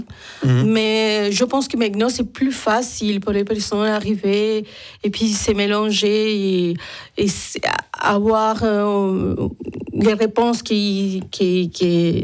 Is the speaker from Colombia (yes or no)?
yes; Bogotá, Bogotá Capital District, Colombia; Je viens de la Colombie.